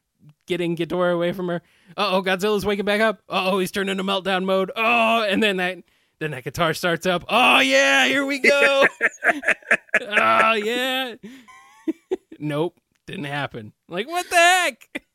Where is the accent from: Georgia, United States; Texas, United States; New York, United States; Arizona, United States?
Arizona, United States; Phoenix; I do like a giant spider coming out of the ground in Arizona and destroying my hometown, though.